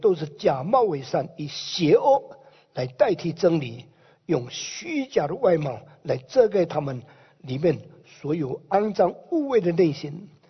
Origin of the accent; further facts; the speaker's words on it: China; now in Indonesia; 我双重害羞，因为我中国人住在印尼